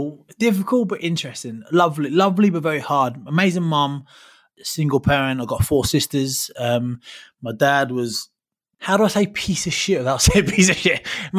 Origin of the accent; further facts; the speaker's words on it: London, United Kingdom; Listen, London is my hometown.